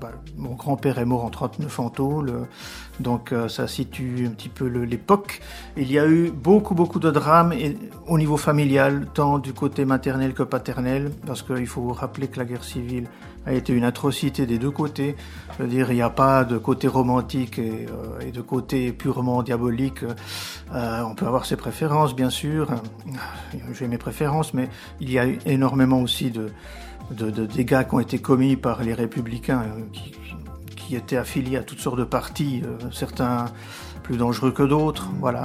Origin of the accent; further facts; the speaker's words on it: Barcelona, Catalonia, Spain; born there; French is a second language; je suis espagnol, n'est-ce pas ? Je suis né à Barcelone en 1963, à l'hôpital Generalissimo Franco